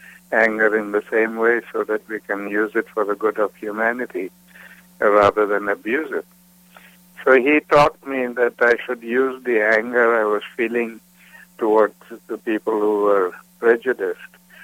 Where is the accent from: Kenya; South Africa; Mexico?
South Africa; moved away; also born or lived in India; It was difficult because I grew up in South Africa at a time when there was a lot of hate and prejudice there